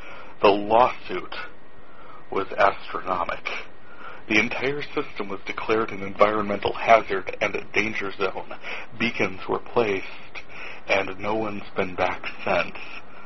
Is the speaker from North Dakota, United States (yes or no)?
yes; North Dakota, United States; I am from North Dakota, where we are having a glorious spring day here